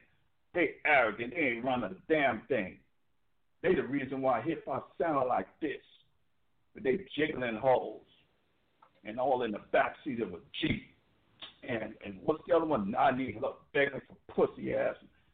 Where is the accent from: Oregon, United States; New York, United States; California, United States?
New York, United States; Brooklyn; I'm from Brooklyn. I know how hip-hop started, and Queens wasn't no fucking way around when hip-hop started.